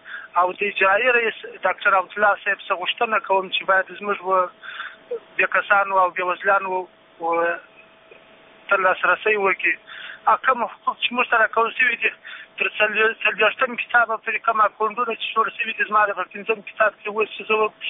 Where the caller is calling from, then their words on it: Kandahar, Afghanistan; زه د کندهار ولایت څخه